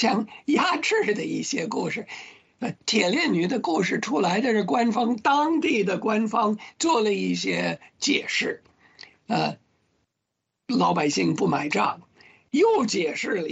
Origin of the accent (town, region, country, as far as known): China